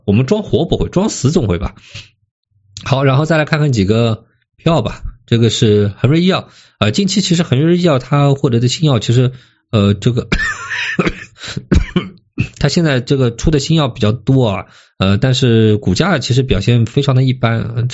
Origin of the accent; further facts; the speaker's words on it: China; 这是我们中国人的能力嘛，特殊能力嘛，